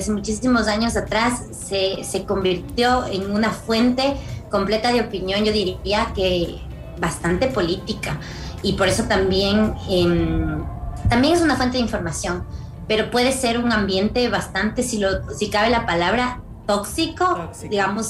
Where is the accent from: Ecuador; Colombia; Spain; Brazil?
Ecuador; now in Los Angeles, United States; soy ecuatoriana y estoy acá desde Los Ángeles.